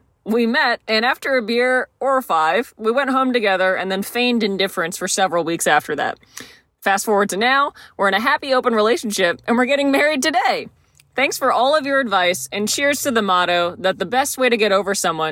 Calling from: Seattle, Washington, United States; And we're calling you from Seattle to say thanks

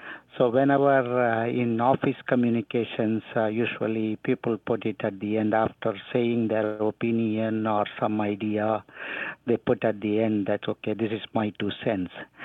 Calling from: Greenville, North Carolina, United States; I am calling from Greenville, North Carolina.

